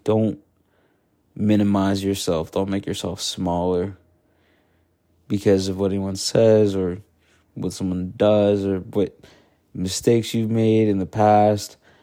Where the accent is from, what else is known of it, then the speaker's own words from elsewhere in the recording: United States; Yeah, I'm an American, and that's our first right